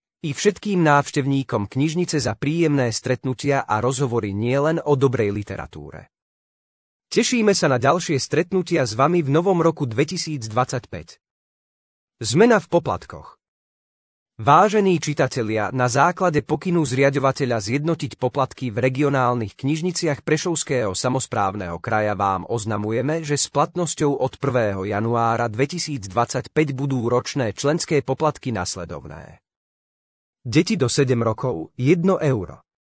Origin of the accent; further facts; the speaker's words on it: Sicily, Italy; Slovak is a second language; now in Harichovce, Slovakia; Pochádzam z menšej dediny na Sicílii, ktorá má približne 12 tisíc obyvateľov, každý tam každého pozná. Manželka pochádza z Harichoviec, kde momentálne bývame.